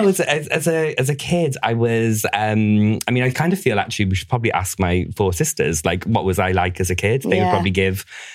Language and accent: English; Cardiff, Wales, United Kingdom; I mean, it's even just so nice to sit with a fellow Welsh person.